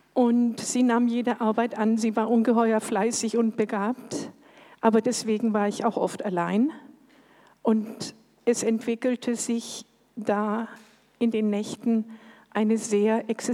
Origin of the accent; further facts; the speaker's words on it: Silesian Voivodeship, Poland; born there; Also geboren bin ich 1946 in Schlesien.